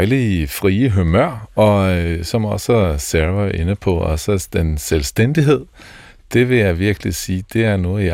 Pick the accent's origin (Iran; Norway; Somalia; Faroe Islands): Norway; Oslo; now in Denmark; Ja, jeg kommer fra Oslo.